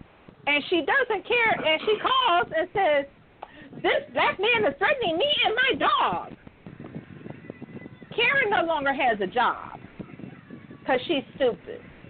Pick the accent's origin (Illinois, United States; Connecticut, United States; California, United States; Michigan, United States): Michigan, United States; Yeah, I'm from Michigan, but guess what? We have dog parks here.